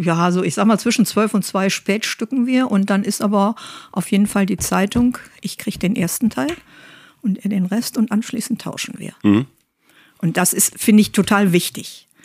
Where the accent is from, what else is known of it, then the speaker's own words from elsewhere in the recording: Oberhausen, North Rhine-Westphalia, Germany; Ich komme aus Osterfeld, tiefstes Zechengebiet, mein Opa war im Pütt und wir haben auch in einer Zechenwohnung gewohnt.